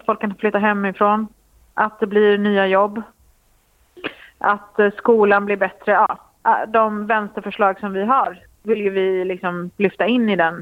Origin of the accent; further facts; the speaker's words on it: Västra Götaland County, Sweden; accent: Gothenburg dialect; Jag pratar nog mer göteborgska än Jonas.